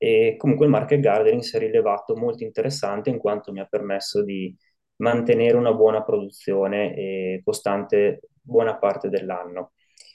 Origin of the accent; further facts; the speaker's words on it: Trentino-Alto Adige, Italy; io vengo dal Trentino